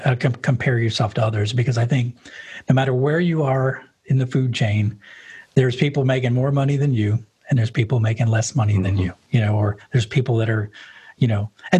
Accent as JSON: {"language": "English", "region": "New England", "country": "United States", "tie": "born or raised there", "said": "I never went to Florida. I grew up in New England, right?"}